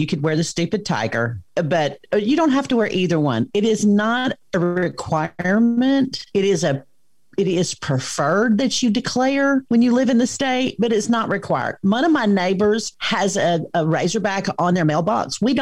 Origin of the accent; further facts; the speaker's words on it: Alabama, United States; also born or lived in California; I'm actually from two states. So I was born in California, but I lived in Alabama for most of my life.